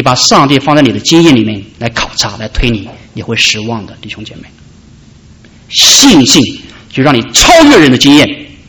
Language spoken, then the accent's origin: Chinese; China; 我是中国人又是基督徒